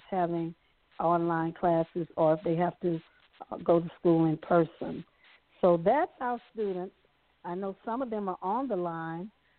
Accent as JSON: {"language": "English", "town": "Baton Rouge", "region": "Louisiana", "country": "United States", "tie": "born or raised there", "said": "we started another group in my hometown of Baton Rouge, Louisiana."}